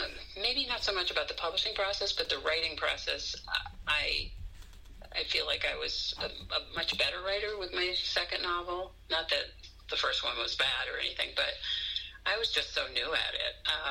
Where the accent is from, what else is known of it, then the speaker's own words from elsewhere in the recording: Weston, Massachusetts, United States; it's based loosely on this area near where I grew up, which is I grew up in Weston, but Newton, Mass.